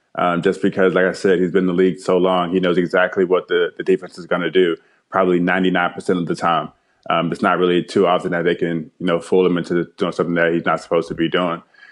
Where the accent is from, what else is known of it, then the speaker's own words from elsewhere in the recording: Florida, United States; I mean, obviously, like you just stated, I'm from Florida.